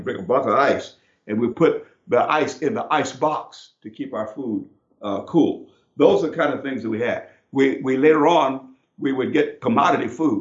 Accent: Brooklyn, Illinois, United States; I'm from Brooklyn, Illinois, small town, very small town. And in Brooklyn, Illinois, I grew up in this town, and when I was very small, we had an outhouse.

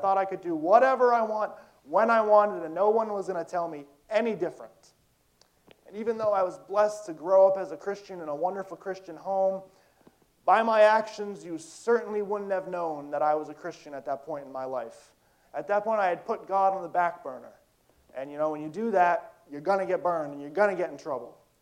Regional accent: New Salem, United States; It reminds me of the church I grew up in New Salem, and it's just, I love these style churches.

